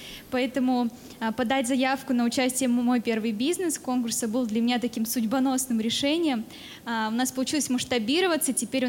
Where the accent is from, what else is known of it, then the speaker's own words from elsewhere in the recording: Novosibirsk, Novosibirsk Oblast, Russia; Я из Новосибирска.